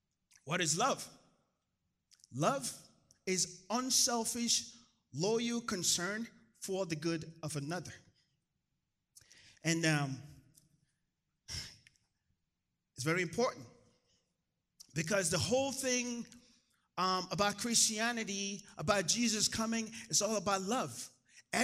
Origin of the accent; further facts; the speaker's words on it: Nigeria; born there; I was born in Nigeria.